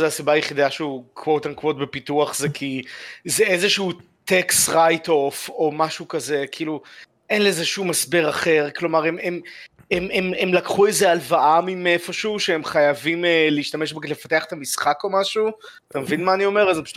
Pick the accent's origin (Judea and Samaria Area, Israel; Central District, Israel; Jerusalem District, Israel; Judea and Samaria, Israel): Central District, Israel; Ra'anana; אני רגיל במקור מרעננה, זה הסטנדרטים שאני רגיל להם.